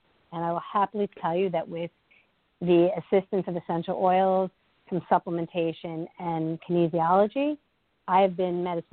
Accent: New York City, New York, United States; I am a native New Yorker, and I have been on a healing journey for 21 years.

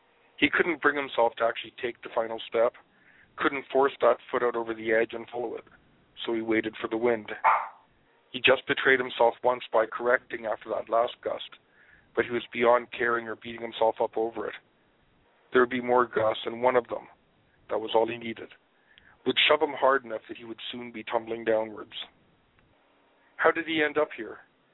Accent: Scotland, United Kingdom; now in Toronto, Canada; I'm originally from Scotland.

